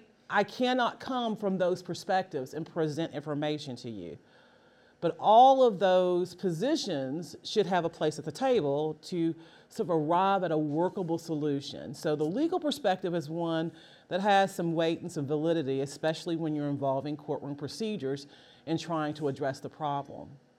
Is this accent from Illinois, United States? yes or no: no; West Virginia, United States; But you know, West Virginia is my hometown, and it has definitely not been left unscathed.